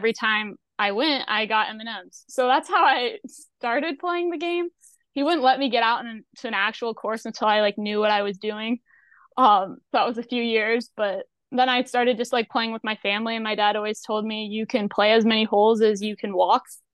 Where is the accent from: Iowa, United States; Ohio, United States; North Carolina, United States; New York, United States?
Iowa, United States; West Des Moines; Yeah, so I'm from West Des Moines. Grew up playing junior golf in Iowa, played a lot of Iowa PGA events and the IGA juniors growing up.